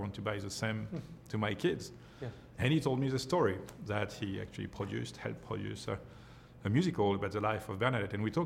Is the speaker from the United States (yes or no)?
no; France; English is a second language; As a kid, growing up in France in a Catholic family